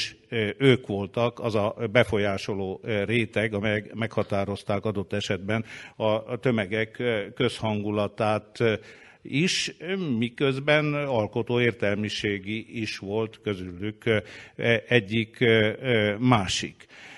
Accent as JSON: {"language": "Hungarian", "region": "Transylvania", "country": "Romania", "said": "aki erdélyi vagyok, és Erdélyből jöttem"}